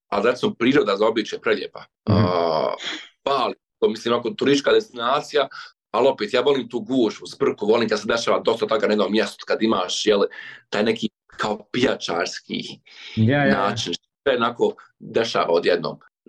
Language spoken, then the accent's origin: Bosnian; Bosnia & Herzegovina; ja sam iz Bosne i Hercegovine